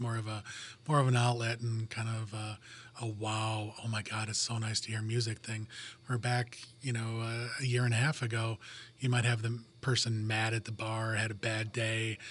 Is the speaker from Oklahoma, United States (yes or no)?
no; Wilmette, Illinois, United States; now in Munster, United States; I live in Munster. I grew up in Wilmette, and now I live in Munster. Spent a lot of time downtown, too.